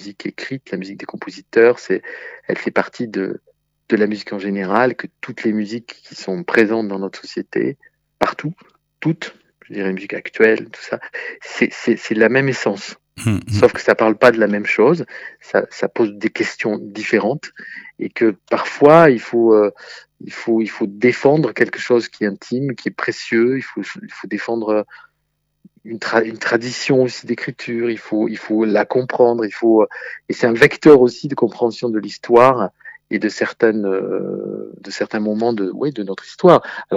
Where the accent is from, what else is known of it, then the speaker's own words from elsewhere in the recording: Albi, Occitanie, France; Moi-même, je suis né à Albi, je suis albigeois. Évidemment, je n'habite plus Albi